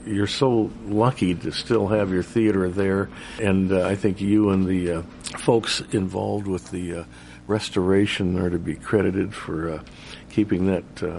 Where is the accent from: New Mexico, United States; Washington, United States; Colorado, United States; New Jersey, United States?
Washington, United States; Tacoma; as a teenager, I managed a movie theater in my hometown of Tacoma, Washington